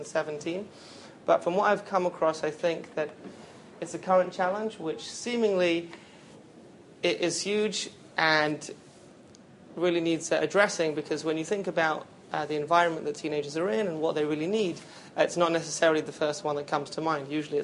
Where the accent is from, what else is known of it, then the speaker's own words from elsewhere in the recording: New England, United States; but I'm from New England. I live in Boston.